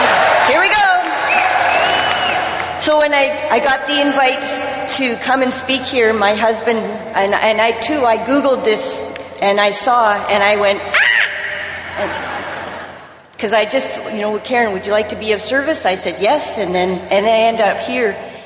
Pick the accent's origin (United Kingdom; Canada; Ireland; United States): Canada; Alberta; I'm alcoholic. And I am from Alberta, Canada.